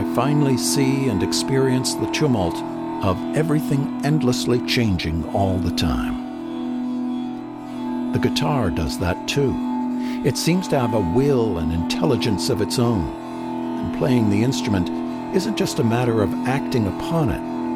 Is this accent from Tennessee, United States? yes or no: no; Massachusetts, United States; I grew up in Massachusetts, where the seasons bring obvious changes.